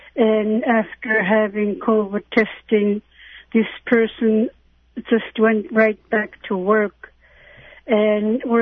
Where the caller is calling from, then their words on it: Bethel, United States; I'm calling from Bethel.